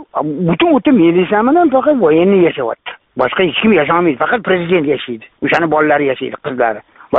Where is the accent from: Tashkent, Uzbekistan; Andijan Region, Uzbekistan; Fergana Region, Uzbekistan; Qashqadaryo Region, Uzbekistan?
Tashkent, Uzbekistan; now in Saint Petersburg, Russia; Hozir men Piterda yashayapman. Toshkentlikman. Men 5 yildan beri shu yerda yashayapman.